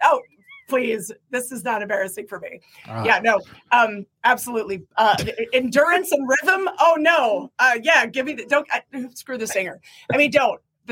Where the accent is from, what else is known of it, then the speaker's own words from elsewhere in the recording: Manhattan, New York, United States; No, yeah, I'm from Manhattan. When the street lights start disappearing, I get very nervous.